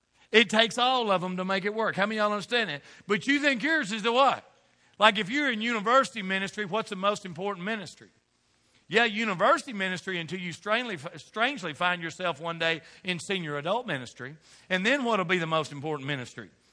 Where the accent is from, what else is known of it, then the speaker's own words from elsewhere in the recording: Southern United States, United States; I'm not going to tell you how old she is because I'm from the South and you don't mention a woman's age.